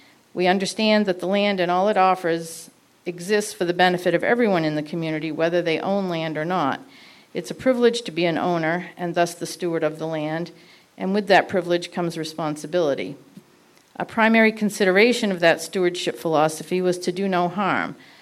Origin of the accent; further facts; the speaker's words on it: Bryant Pond, Maine, United States; now in South Paris, United States; I currently live in South Paris, Maine, although I was brought up in Bryant Pond, a village in Woodstock. I am a third-generation woodland owner here in western Maine.